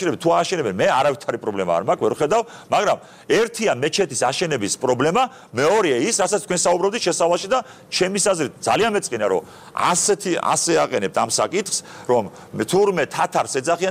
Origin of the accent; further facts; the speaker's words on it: Batumi, Adjara, Georgia; born there; არ ვარ აჯარელი, რაჭველი ვარ წარმოშობით, მაგრამ ბათუმში მე დაბადებული მამაჩემი, ბაბუაჩემი, ჩემი დიდბაბუა საუკუნეების წინ, საუკუნენახევრის წინ ჩამოსული ბათუმში